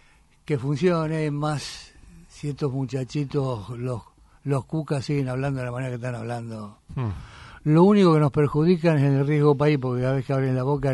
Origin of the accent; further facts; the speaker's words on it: Argentina; Te puedo asegurar que me sentí ancho como argentino.